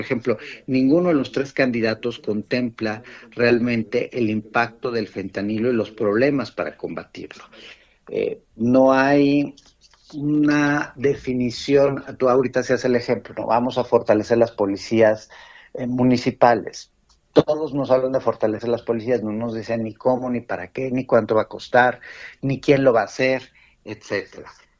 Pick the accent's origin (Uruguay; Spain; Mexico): Mexico; el gran perdedor somos los mexicanos.